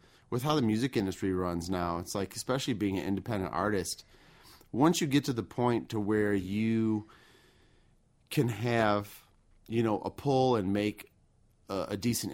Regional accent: Zion, Illinois, United States; I grew up in a little town just north of here called Zion.

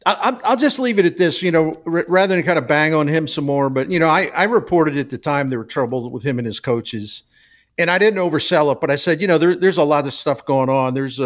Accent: St. Louis, Missouri, United States; The people, the personality of the people's, my hometown and my home, St. Louis, very similar personality.

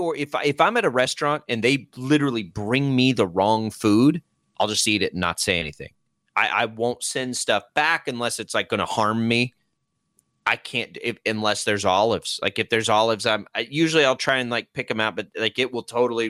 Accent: Texas, United States; I'm from Texas. So we got Mexican food.

